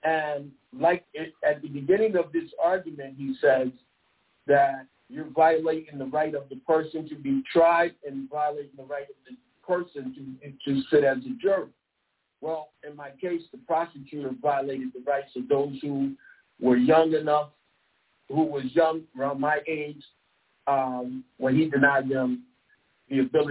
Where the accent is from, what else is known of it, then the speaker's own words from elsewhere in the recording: Connecticut, United States; where I grew up in Fairfield County, there's more whites than there are blacks in certain sections.